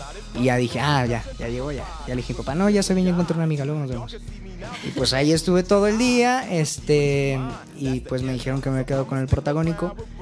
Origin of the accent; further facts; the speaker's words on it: Guadalajara, Jalisco, Mexico; Y sí, soy tapatío, empecé ahí con mi rollo del escenario como a los 13 años y en teatro musical, de hecho.